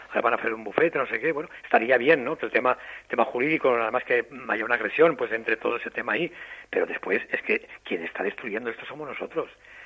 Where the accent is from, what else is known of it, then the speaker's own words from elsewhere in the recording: Castellón, Valencian Community, Spain; Eso es de mi tierra. Yo son muy amigos míos. Yo soy de ahí. Montamos lo de Castellón